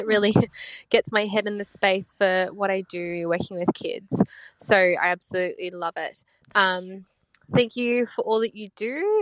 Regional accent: Brisbane, Queensland, Australia; I'm a therapy from Brisbane.

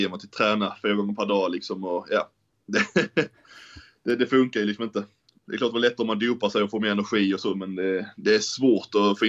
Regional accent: Sösdala, Skåne, Sweden; now in Malmö, Sweden; Jag är uppväxt i Sösdala då

